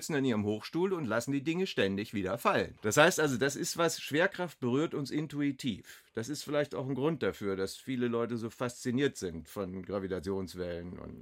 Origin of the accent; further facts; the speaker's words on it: Rotenburg, Lower Saxony, Germany; born there; also born or lived in Bremen / Bremerhaven; Ich bin geboren in Rothenburg-Wümme. Dann sind wir nach Bremen umgezogen und dann nach Bremerhaven. Und dann habe ich angefangen zu studieren. Dann war ich in Clausthal-Zellerfeld und dann kam Hannover und dann ging es weiter. Dann ging es hinaus in die Welt.